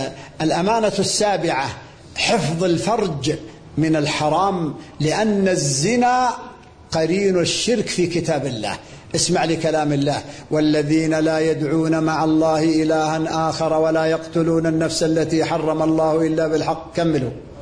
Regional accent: Abha, Asir, Saudi Arabia; عندنا في أبها الشباب 25

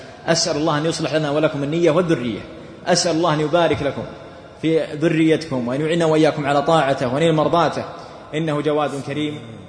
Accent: Saudi Arabia; الدولة عندنا في السعودية

